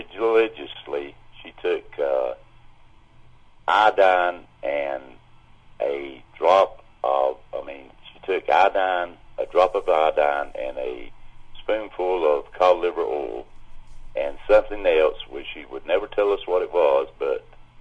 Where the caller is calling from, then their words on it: North Carolina, United States; from North Carolina.